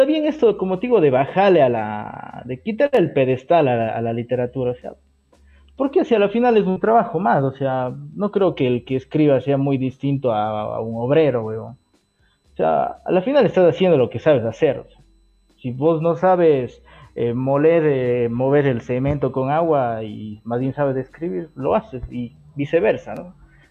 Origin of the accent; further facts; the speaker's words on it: Píllaro, Tungurahua, Ecuador; me gustó la esencia de los diablos de Píllaro, ¿no? O sea, porque es de dónde vengo, soy ecuatoriano al final.